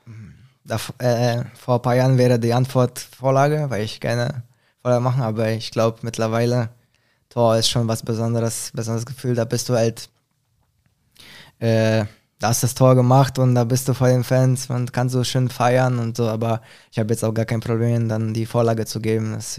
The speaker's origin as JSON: {"language": "German", "town": "Świnoujście", "region": "West Pomeranian Voivodeship", "country": "Poland", "second_language": "German", "said": "ich komme auch aus Swinemünde, da ist auch Baltiksee"}